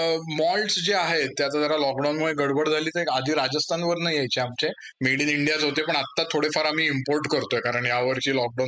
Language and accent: Marathi; Pune, Maharashtra, India; मी एक पुणेकर आहे. मी born and brought up पुण्यामध्ये आणि कोथरूडमध्येच माझ्या आयुष्यातलं मेजॉरिटी लाईफ गेलंय.